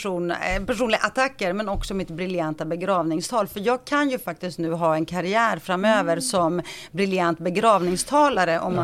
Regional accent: Greece; Ja, jag är grek. Greker älskar.

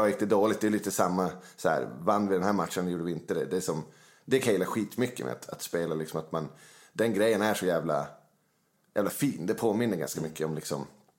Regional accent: Luleå, Norrbotten County, Sweden; Ja, det ligger, alltså det är Härtsjön eller Luleås största bostadsområde, men det är väl liksom där vi växte upp, är väl typ en mil till stan kanske.

